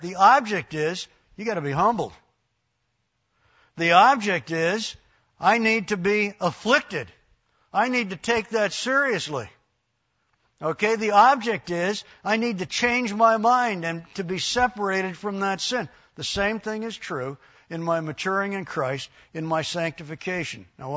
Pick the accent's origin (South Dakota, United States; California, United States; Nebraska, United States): California, United States; Judy and I grew up in Southern California. I think I've even mentioned this just sitting in a class in here. Grew up in Southern California, amidst thousands of acres of orange trees.